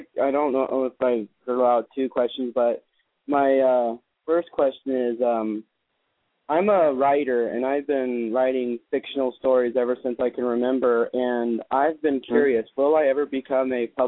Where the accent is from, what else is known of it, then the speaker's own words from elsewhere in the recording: Nebraska, United States; I'm from Nebraska.